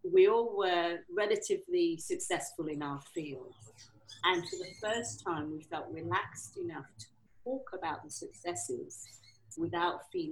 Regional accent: London, United Kingdom; I'm from West London

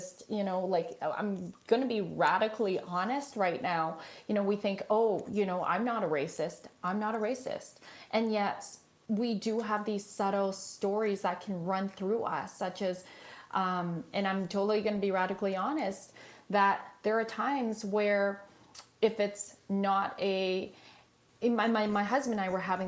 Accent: Canada; I identify more as a Canadian.

